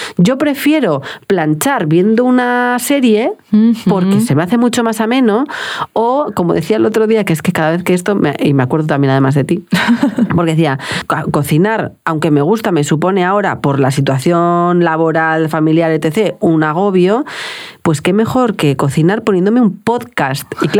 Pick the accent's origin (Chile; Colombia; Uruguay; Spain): Spain; Bilbao, Basque Country; aficionada del Atleti de Bilbao, obviamente como bilbaína que soy